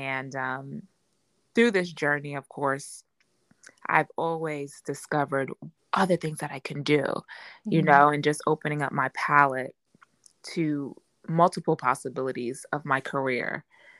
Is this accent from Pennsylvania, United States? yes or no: no; New York City, New York, United States; I'm from New York. Brooklyn, New York, right? Grew up in Brownsville.